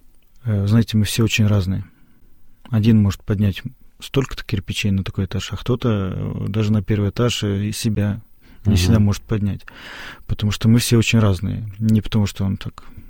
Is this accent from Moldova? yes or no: yes; Moldova; однажды в Молдавии, откуда я родом